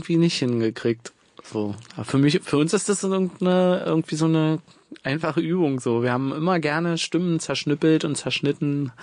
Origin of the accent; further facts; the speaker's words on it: Woltersdorf, Brandenburg, Germany; Ich komme aus Woltersdorf, das ist ja Speckgürtel, sagen wir dazu. Da fährt die S-Bahn nicht mehr hin, aber man kommt trotzdem zur S-Bahn mit einer Straßenbahn so.